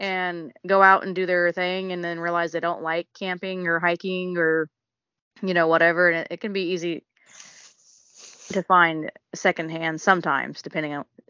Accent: United States; The great thing about being American is that you don't have to actually have a house to get a job.

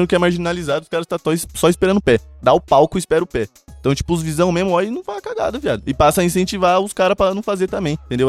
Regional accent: Jundiaí, São Paulo, Brazil; Eu sou de Jundiaí.

